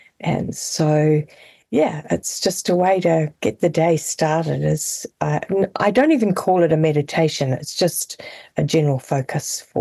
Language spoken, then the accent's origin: English; Whakatane, Bay of Plenty, New Zealand; born there; I was born in Whakatane.